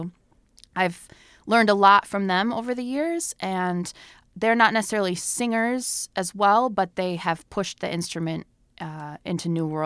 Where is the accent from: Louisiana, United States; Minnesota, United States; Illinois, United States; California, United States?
Minnesota, United States; Duluth; also born or lived in Madison, Wisconsin; I grew up here in Duluth, and then I lived in Madison, Wisconsin for a long time